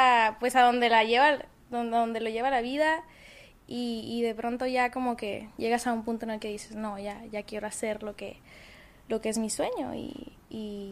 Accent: Chihuahua, Mexico; now in Sinaloa, Mexico; yo soy de Chihuahua, pero ahorita vivo en Sinaloa. Ya me considero sinaloense, la verdad, ya tengo 2 años, ya.

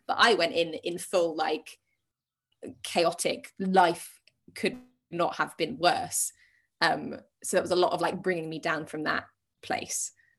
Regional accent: United Kingdom; we're British

